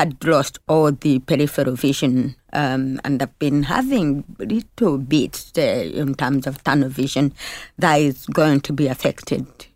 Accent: Uganda; I grew up in Uganda, in rural Uganda, which had no facilities for audiology.

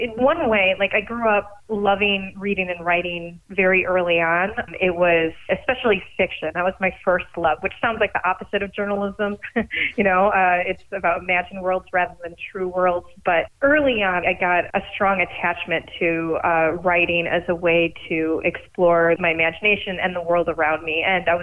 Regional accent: St. Joseph, Michigan, United States; though I grew up in St. Joe, had a lot of roots in Benton Harbor and grew up in a poor family.

